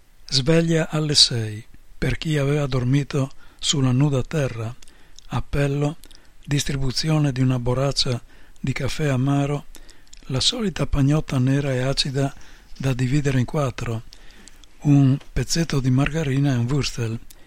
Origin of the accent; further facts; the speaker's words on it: Friuli-Venezia Giulia, Italy; O friulani, sì, siamo della provincia di Udine e abitiamo vicino a Udine